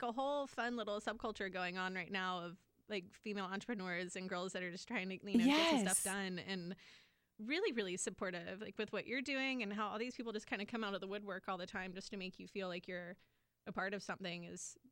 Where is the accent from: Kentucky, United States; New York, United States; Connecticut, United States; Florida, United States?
Florida, United States; Jacksonville; moved away; also born or lived in South Carolina; I am originally from South Carolina, but grew up in Jacksonville.